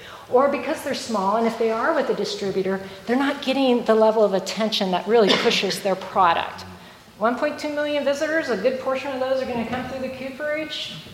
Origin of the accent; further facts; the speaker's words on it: Oregon, United States; I'm sending barrels back to Oregon, my hometown, because the distiller there is paying way too much for his barrels out of California.